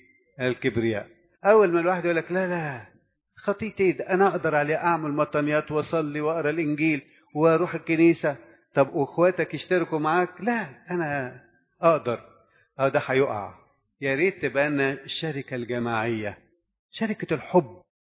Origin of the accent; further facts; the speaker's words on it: Egypt; زي ما تعودنا كمصريين او كشرقيين